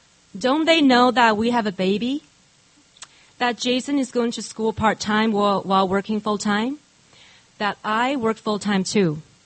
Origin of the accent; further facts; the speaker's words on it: Taiwan; I grew up in Taiwan. Both my parents were teachers.